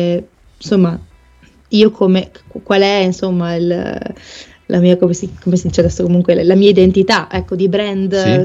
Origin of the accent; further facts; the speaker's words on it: Emilia-Romagna, Italy; accent: Romagnol; anche di scappare un po' dal mio accento romagnolo